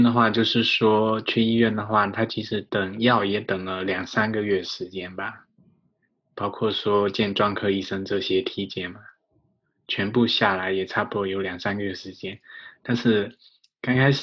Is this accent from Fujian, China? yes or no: yes; Fujian, China; 然后我是来自中国福建